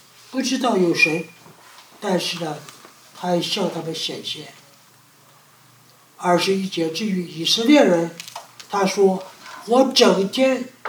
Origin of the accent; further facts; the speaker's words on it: China; 像我们中国人，很多人只知道信佛，只知道信道教什么啊等等等等